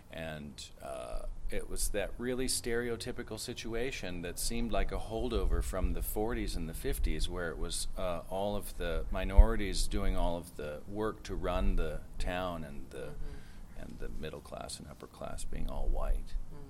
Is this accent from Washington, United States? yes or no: yes; Washington, United States; I moved here in 96. I came here from Seattle. My youth was spent in a tiny little farming community in Washington State.